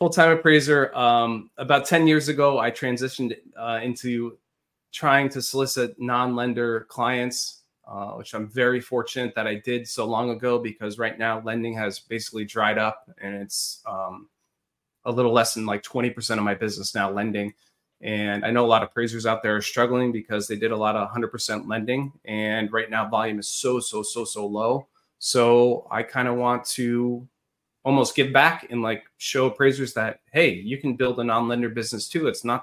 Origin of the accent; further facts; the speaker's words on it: New York, United States; moved away as an adult; now in Florida, United States; Well, I am originally from New York. I moved down to Florida to go to college at Florida Atlantic University.